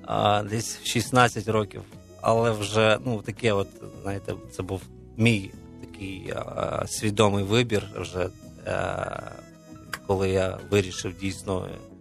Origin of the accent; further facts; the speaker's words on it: Volyn Oblast, Ukraine; я виріс на Волинській області, 20 років там прожив, в принципі.